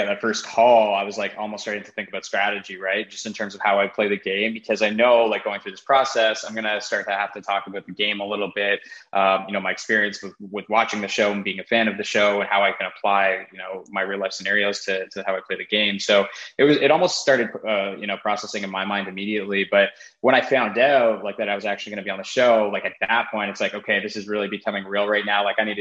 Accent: Ontario, Canada; I am from Canada. I'm from Toronto. I grew up like 45 minutes of Toronto. So I've kind of always been in the area.

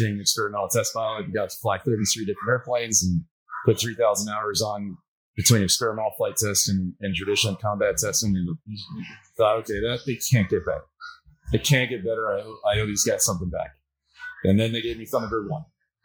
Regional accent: Houston, Texas, United States; also born or lived in Florida; I was a first generation American. I was born in Florida, moved to Texas, grew up in Texas.

